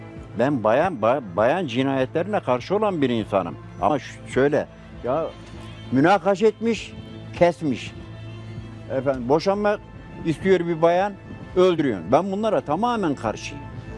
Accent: Adana, Turkey; Ya Adana benim memleketim mesela kardeşim.

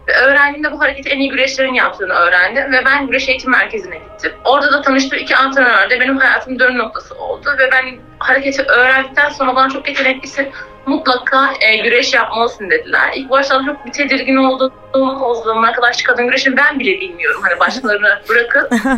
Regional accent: Balıkesir, Turkey; Sonuçta doğup büyüdüğüm memleketim olan Balıkesir'e transferim gerçekleşti.

